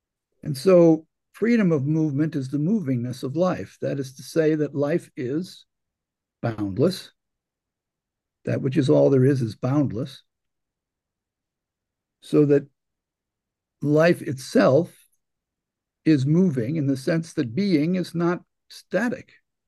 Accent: Ireland; for me, it was when I realized that identifying myself as an Irishman was to identify with myself with somebody who liked to go to pubs and get into fights.

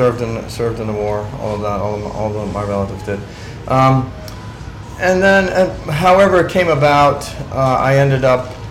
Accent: United States; also born or lived in Massachusetts; I was born outside of Boston. I grew up outside of Manhattan.

